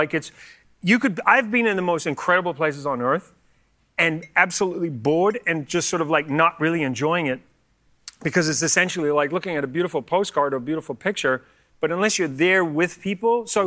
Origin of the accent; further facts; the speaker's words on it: Antigua & Barbuda; When I was a kid, I grew up in Antigua for 8.5 years, and I went to Barbados quite a bit.